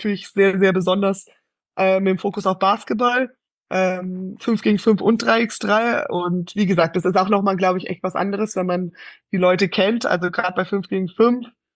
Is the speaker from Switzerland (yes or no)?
no; United States; now in Germany; Natürlich bedeutet mir meine Kindheit und wie ich aufgewachsen bin in den USA, meine ganzen Freunde dort sehr viel.